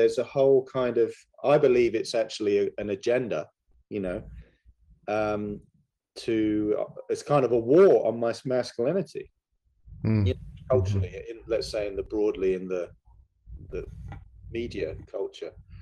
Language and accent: English; United Kingdom; I'm British as well.